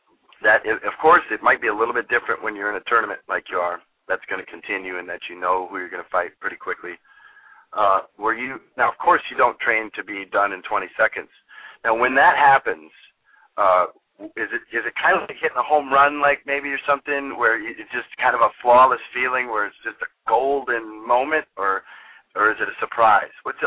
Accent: Michigan, United States; because I'm actually from Michigan and I'm pretty good friends with Sean Shirk

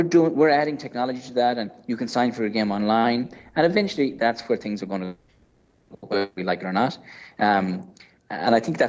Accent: Ireland; So remember, I'm from Ireland.

